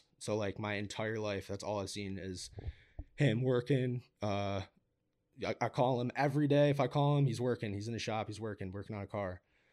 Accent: Syracuse, New York, United States; I'm from Cuse. I don't really love to say that, but.

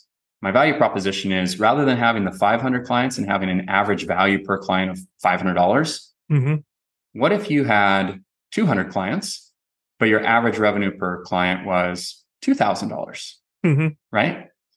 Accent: San Diego, California, United States; I grew up here in San Diego

